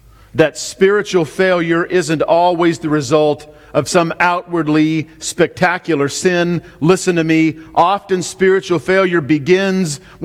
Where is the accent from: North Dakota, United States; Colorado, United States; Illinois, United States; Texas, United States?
Colorado, United States; Grand Junction; I'm from Colorado. And in my town, really only for 1 month out of the year, but for 1 month out of the year in Grand Junction, where I'm from, it's pretty common to have snow that sticks